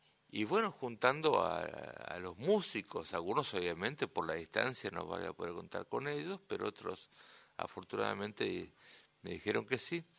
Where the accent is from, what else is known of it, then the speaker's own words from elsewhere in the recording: Buenos Aires, Argentina; Como yo soy de Villa Urquiza